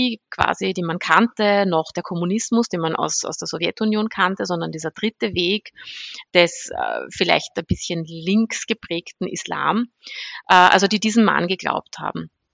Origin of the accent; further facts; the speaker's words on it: Austria; ich bin in Österreich aufgewachsen, groß geworden, fühle mich auch sehr österreichisch, aber natürlich ist meine Herkunft der Iran